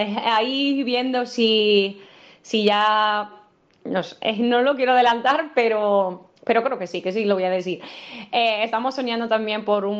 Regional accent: Casariche, Andalusia, Spain; now in Aguilar de la Frontera, Spain; Yo, aunque vivo aquí en Aguilar y que también me ha recibido de la misma manera, pero mi pueblo también es Casariche y nunca, nunca lo dejo atrás, siempre lo llevo en el corazón.

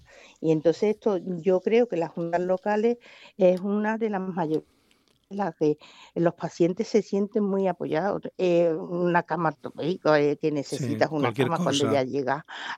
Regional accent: Casariche, Andalusia, Spain; es de mi pueblo, de mis voluntarias, de las voluntarias, de todas las voluntarias, de todo el pueblo en general. Esto es un orgullo para Casariche

